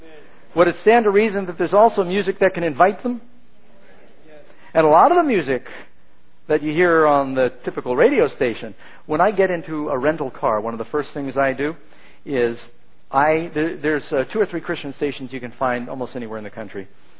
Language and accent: English; California, United States; born there; I was born in California, I can say that if I want to.